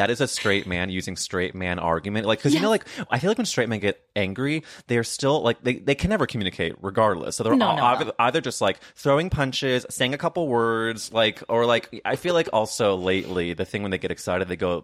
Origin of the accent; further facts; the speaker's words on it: St. Louis, Missouri, United States; I'm from St. Louis, so I have a lot of people that go to school in Illinois, so I feel like there's such a Midwestern gay connection here.